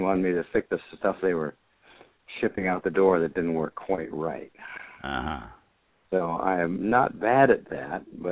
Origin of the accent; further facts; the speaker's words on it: Ithaca, New York, United States; it was near my hometown of Ithaca.